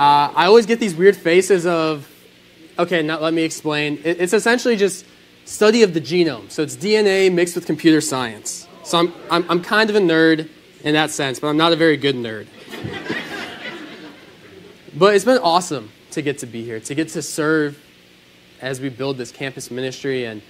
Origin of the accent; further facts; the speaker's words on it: Chicago, Illinois, United States; also born or lived in St. Louis, United States; I was born in St. Louis shortly after my parents moved back to Chicago, where I was raised.